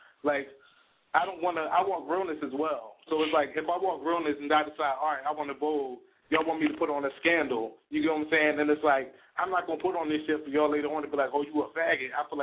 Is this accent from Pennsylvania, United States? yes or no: yes; Philadelphia, Pennsylvania, United States; I'm from Philly, so we talk about things